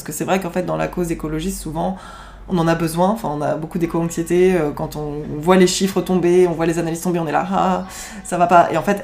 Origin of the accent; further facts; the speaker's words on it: Javron-les-Chapelles, Pays de la Loire, France; C'est là où je suis née, c'est à Javron-les-Chapelles, hein, c'est chez moi. Enfin, c'est vraiment chez moi de cœur. Je vis plus là-bas, mais c'est vrai que bon, j'ai grandi là-bas, j'y suis née.